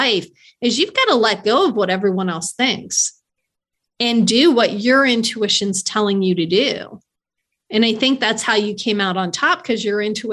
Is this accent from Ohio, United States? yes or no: no; Baltimore, Maryland, United States; now in Knoxville, United States; I'm going from Baltimore, Maryland, down south is what I was told.